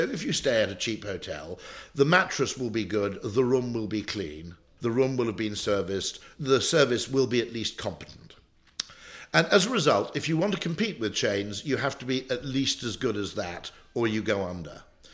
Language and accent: English; Abergavenny, Wales, United Kingdom; I grew up in the Welsh borders, Abergavenny and places like Crickhowell, close to where I grew up